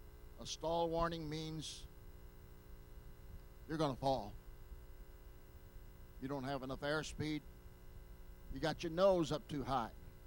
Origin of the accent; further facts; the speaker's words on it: Poplar Bluff, Missouri, United States; I was a Boy Scout, and I grew up in Poplar Bluff